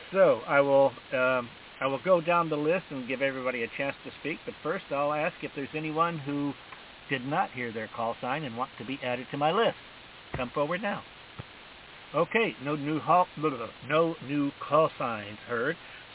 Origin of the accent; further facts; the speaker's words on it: United States; Speaking as an American, a USian